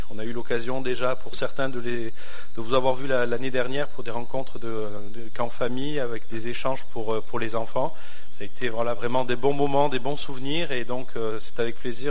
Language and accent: French; Gap, Provence-Alpes-Côte d'Azur, France; Je suis originaire des Hautes-Alpes, donc de Gap, l'autre côté des montagnes.